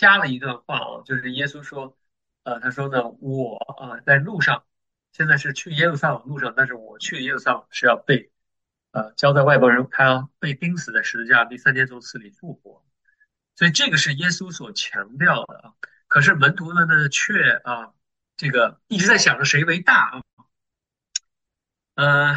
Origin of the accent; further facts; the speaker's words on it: China; 我们中国人，这个也说有得了红眼病了。